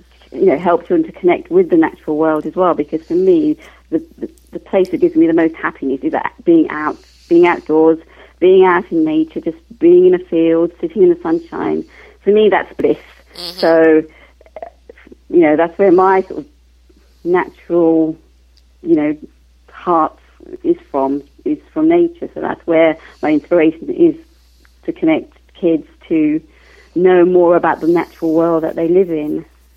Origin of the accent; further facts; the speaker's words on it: Guyana; Okay, well, I was born in Guyana, which is a beautiful place. And I grew up on the banks of the Demerara, if you know a little bit of geography, and the Amazonian rainforest. My grandparents had a farm.